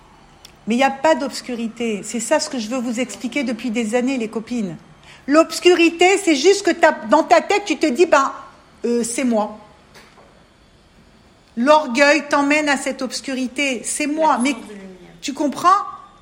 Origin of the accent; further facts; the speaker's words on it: Paris, Île-de-France, France; On vient toutes de Paris avec nos familles qui nous ont appris comme ils ont pu. On vient toutes de très loin.